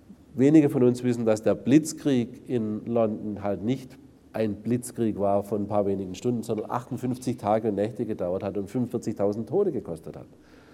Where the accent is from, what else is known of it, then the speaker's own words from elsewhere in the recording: Germany; das ist ein Missverständnis, ich bin Deutscher.